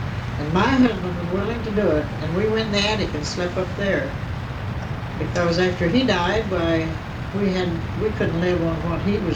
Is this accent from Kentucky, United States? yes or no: yes; Bowling Green, Kentucky, United States; born there; I was born in Bowling Green, they told me